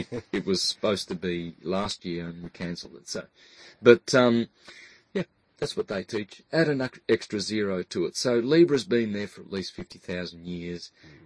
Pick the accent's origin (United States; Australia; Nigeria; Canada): Australia; When I was growing up in Australia as a second generation Italo-Australian, I suppose, my parents just recently immigrated from southern Italy.